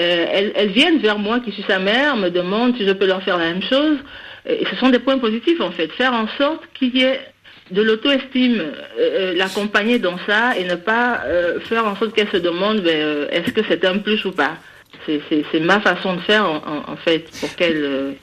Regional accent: Gabon; Moi je suis gabonaise

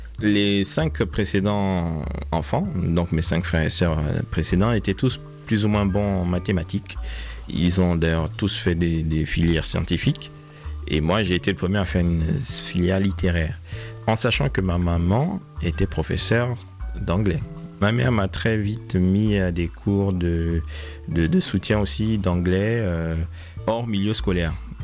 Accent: Libreville, Estuaire, Gabon; born or raised there

